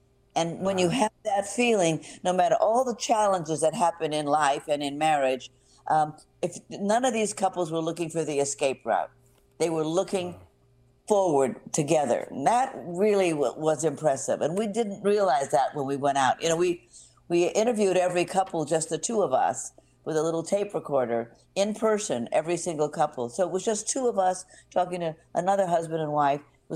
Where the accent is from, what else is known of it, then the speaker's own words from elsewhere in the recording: Hollywood, California, United States; I mean, I grew up in Hollywood, so I know that up until that time, everything was so glossed over.